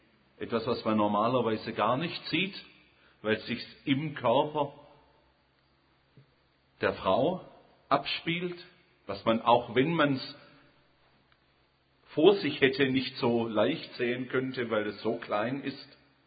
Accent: Holzgerlingen, Baden-Württemberg, Germany; now in Konstanz, Germany; Ich bin Schwabe. Bin im Großraum Stuttgart, so zwischen Stuttgart und Tübingen in Holzgerlingen aufgewachsen und wohne jetzt mit meiner Familie dort, wo andere Leute gerne Urlaub machen würden, in Konstanz am Bodensee.

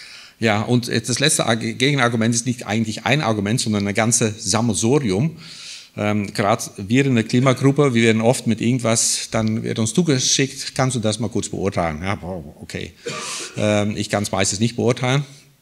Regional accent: Southern Germany, Germany; ich komme eher hier aus dem Süden von Deutschland

